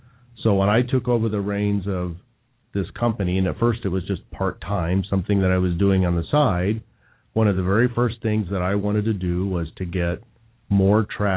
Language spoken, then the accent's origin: English; Indiana, United States; Maybe that was growing up in Indiana, those things kind of happen.